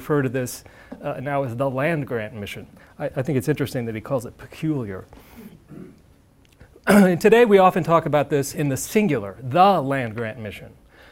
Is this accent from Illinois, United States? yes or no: yes; Illinois, United States; I'm from Illinois.